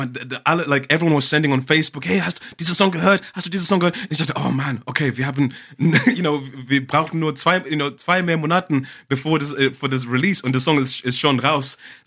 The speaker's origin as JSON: {"language": "German", "country": "Zimbabwe", "tie": "born there", "second_language": "German", "said": "so ich habe schon gesagt, ich bin in Zimbabwe geboren."}